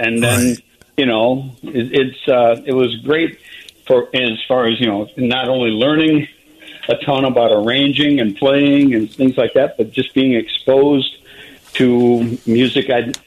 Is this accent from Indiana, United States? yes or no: no; Toledo, Ohio, United States; I grew up in Toledo, Ohio. So not terribly far away.